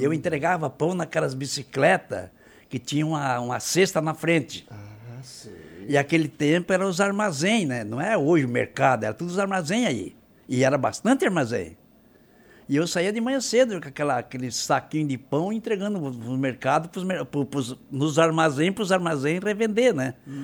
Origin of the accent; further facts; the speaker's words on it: Urussanga, Santa Catarina, Brazil; Tenho orgulho de dizer assim, eu sou um uruçanguense. Nasci, me criei, estou com 74 anos, casei aqui na Igreja Matriz de Uruçanga